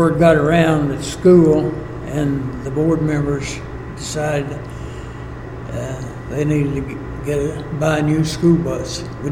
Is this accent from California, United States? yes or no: no; Bowen, Kentucky, United States; born there; I was born in Powell County, a little place called Boyne, Kentucky.